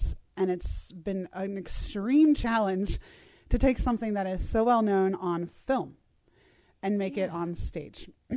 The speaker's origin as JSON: {"language": "English", "town": "Cincinnati", "region": "Ohio", "country": "United States", "said": "I'm from Cincinnati, and depending on where you're from, people either call Louisville, Kentucky, Louisville."}